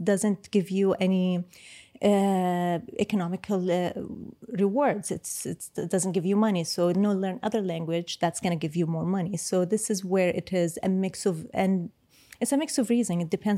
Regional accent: Palestine; also born or lived in Kuwait; I was born in Kuwait. I'm Palestinian, born in Kuwait, and I learned Arabic the traditional way

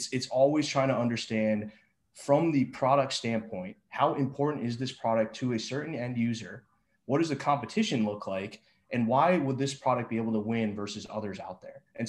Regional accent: East Coast, United States; You know, I grew up on the East Coast.

